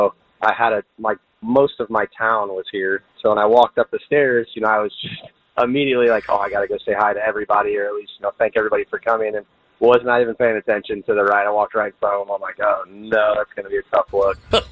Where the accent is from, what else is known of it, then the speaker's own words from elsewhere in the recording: Sunnyland, Illinois, United States; Yep, I grew up in Sunnyland, which is a little town like inside of Washington. But yeah, it's like I'm like 20, 25 minutes from Peoria. It's just a little town, a lot of cornfields, really, really tight-knit community.